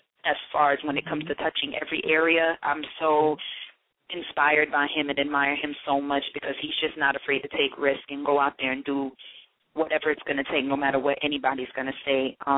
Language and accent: English; Miramar, Florida, United States; also born or lived in Mandeville, Jamaica; now in New York City, United States; I'm originally from Florida, from South Florida, Miramar, Florida. I was raised back and forth between Miramar and Mandeville, Jamaica.